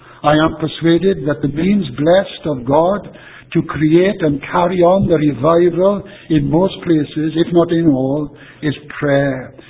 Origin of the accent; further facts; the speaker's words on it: Wales, United Kingdom; not just because I'm a Welshman